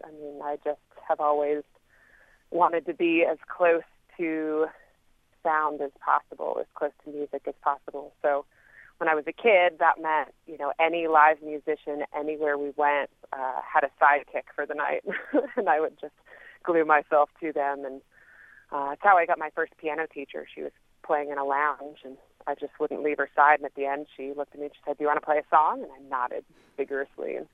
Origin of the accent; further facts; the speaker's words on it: Massachusetts, United States; I grew up in Massachusetts. Most of my family is from New Hampshire, so it has a really similar vibe to New Hampshire, actually.